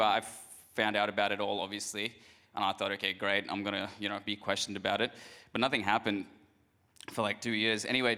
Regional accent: India; moved away as an adult; I was born and brought up in India, and I immigrated here when I was 18.

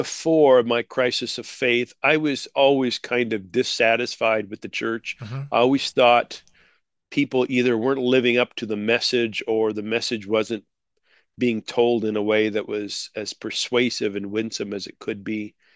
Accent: Idaho, United States; I'm coming to you from the United States, if you haven't can't tell by my accent already, from the state of Idaho up in the northwestern part.

